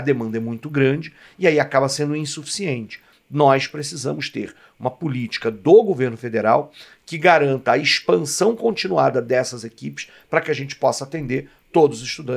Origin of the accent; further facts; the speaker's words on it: Rio de Janeiro, Brazil; O município de onde eu venho, que é o município do Rio de Janeiro, a capital do estado do Rio de Janeiro